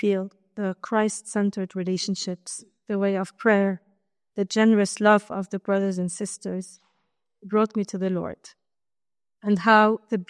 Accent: Lebanon; I'm a community kid, which means my parents were already community when I was born. So growing up in the People of God community in Lebanon

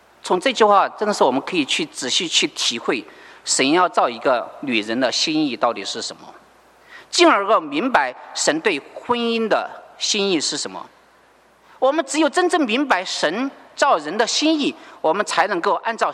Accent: Sichuan, China; 丈夫就成了我们四川人说的那个叫什么耙耳朵

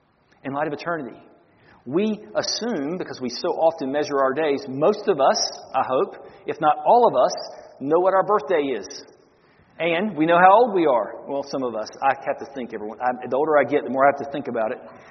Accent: North Carolina, United States; now in Florida, United States; Now, I moved from North Carolina to Florida. And what's interesting is that once I moved here 27 years ago, more hurricanes have hit my home in Florida and North Carolina that I grew up in than here in Florida.

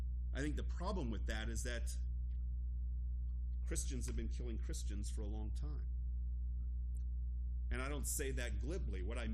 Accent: United States; As a child in America, I tend to think the Allies were right.

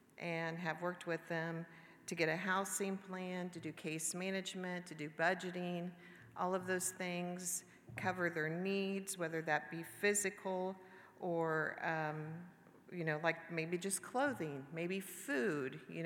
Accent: Indiana, United States; I was born and raised in Wabash County, me and my husband, Jeff.

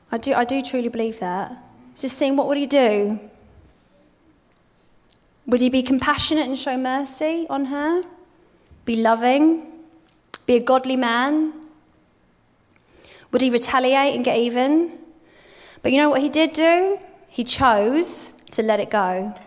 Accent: New Zealand; accent: New Zealand; they started whipping me because I had a New Zealand accent. They're trying to whip out my accent. Just speak more British. You sound ridiculous, foreigner. Go home, go to your own country.

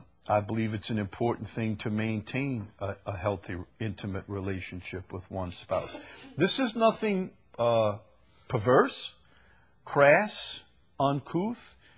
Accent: Chalmette, Louisiana, United States; Now, I'm from Chalmette, and I've seen some strange women

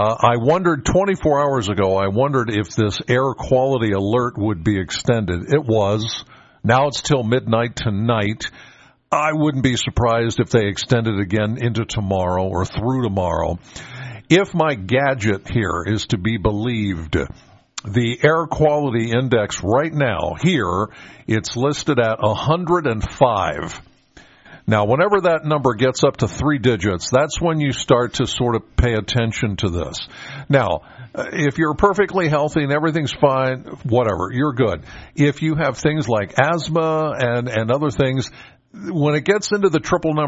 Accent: Penns Valley, Pennsylvania, United States; I'm from Penns Valley, so I live in a valley, and I've got mountain ridges kind of either side of my house.

